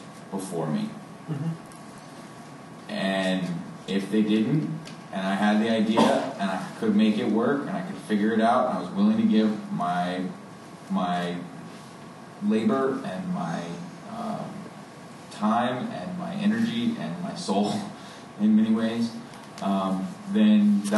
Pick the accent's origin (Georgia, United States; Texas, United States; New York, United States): Georgia, United States; Atlanta; I grew up in Atlanta. Congressman Lewis has been my congressman since I was 3 years old. I went to Atlanta public schools